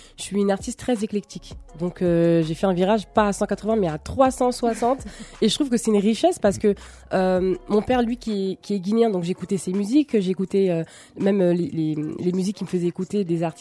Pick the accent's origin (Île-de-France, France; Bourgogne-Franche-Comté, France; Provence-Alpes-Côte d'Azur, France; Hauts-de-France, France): Île-de-France, France; Paris; je suis née à Paris, j'ai fait toute mon enfance à Paris et c'est vrai que la majorité des gens pensent que je viens du 94.